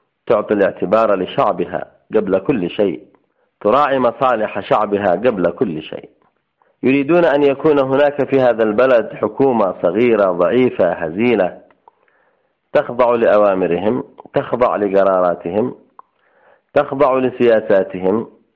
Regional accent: Yemen; ولنا نحن كيمنيين

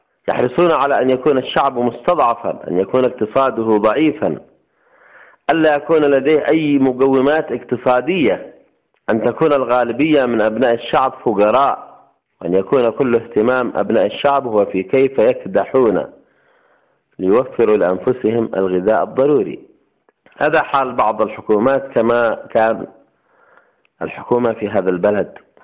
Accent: Yemen; أو ما لديها من البترول أقل مما لدينا كيمنيين

